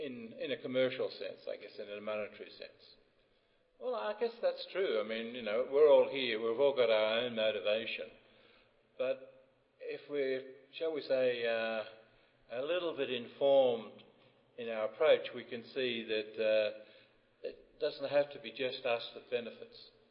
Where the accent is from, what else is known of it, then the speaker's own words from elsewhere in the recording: Seattle, Washington, United States; I come from Seattle